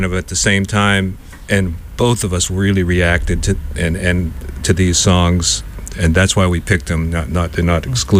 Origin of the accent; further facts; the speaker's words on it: Keene, New Hampshire, United States; also born or lived in Tucson; Well, I grew up in New Hampshire, Keene, New Hampshire. I had a couple of friends that were in Tucson, and I just wanted nothing more than to get away from my little hometown.